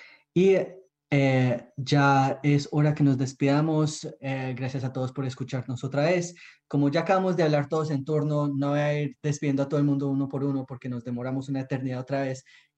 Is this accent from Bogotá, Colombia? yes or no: no; Antioquia, Colombia; yo soy antioqueño orgulloso, que le encanta pueblear en Antioquia.